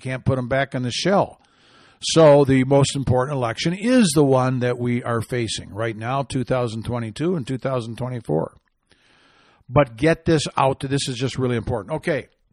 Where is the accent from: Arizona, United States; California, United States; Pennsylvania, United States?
Arizona, United States; Just a shout-out to my home state of Arizona